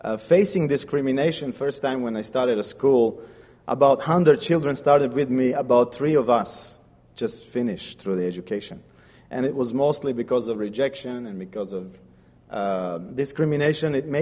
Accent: Serbia; I'm coming from Serbia.

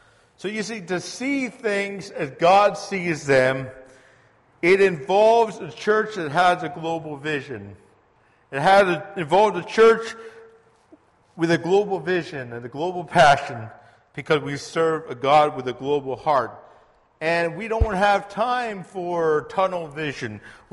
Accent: Calgary, Alberta, Canada; moved away; Yes, I came from Calgary. I was born and raised in Calgary. I moved to Toronto, where I graduated from Tyndale Seminary in 2003.

